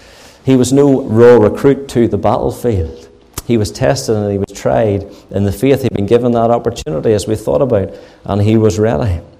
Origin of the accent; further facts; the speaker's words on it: Lisburn, Northern Ireland, United Kingdom; the church that I grew up in Lisburn